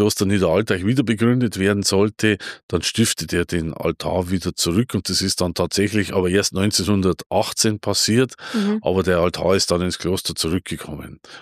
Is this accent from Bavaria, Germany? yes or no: yes; Bavaria, Germany; ich komme aus dem Vorwald zumindest und mein Vater war Metzgermeister